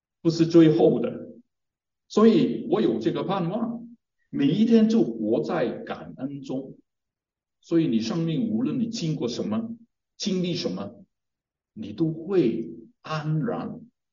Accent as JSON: {"language": "Chinese", "region": "Guangdong", "country": "China", "said": "我是广东人，广东人很怕死，很怕死的"}